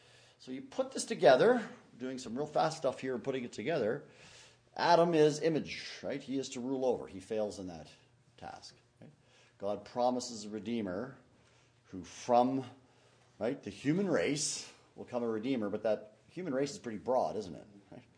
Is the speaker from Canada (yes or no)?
yes; Canada; I come from Canada, so we actually have a monarchy.